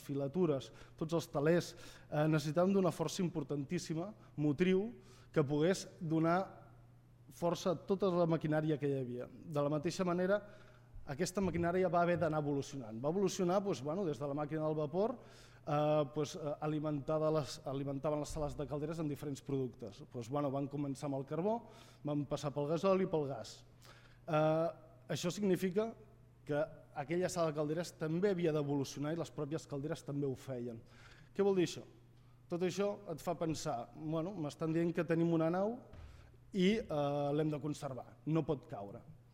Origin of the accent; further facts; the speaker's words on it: Terrassa, Catalonia, Spain; els que som de Terrassa, doncs el tèxtil el coneixem